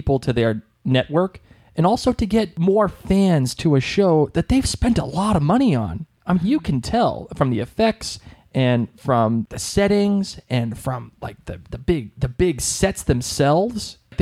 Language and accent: English; Ireland; No, I'm Irish. I'm Irish, and, you know, we're basically cousins